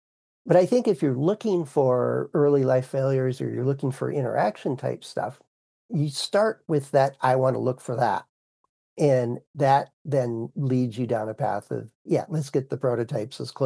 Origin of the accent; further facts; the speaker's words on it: Midwest, United States; I'm from the Midwest. We call it pop as like a Coca-Cola or a 7-Up or something like that.